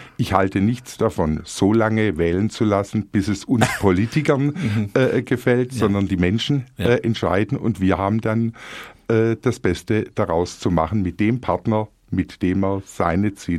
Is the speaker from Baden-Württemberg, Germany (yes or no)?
yes; Crailsheim, Baden-Württemberg, Germany; Ich bin in Crailsheim geboren, aufgewachsen, zur Hauptschule gegangen